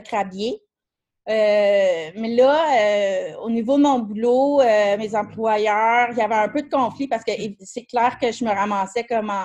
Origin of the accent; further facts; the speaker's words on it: Saint-Jérôme, Quebec, Canada; also born or lived in Toronto; je suis originaire des Basses-Laurentides, de Saint-Jérôme, là, proche de Montréal.